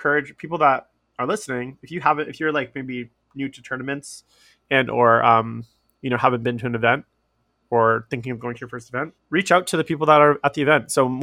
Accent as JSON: {"language": "English", "country": "Canada", "said": "I'm coming from Canada. I don't know anyone."}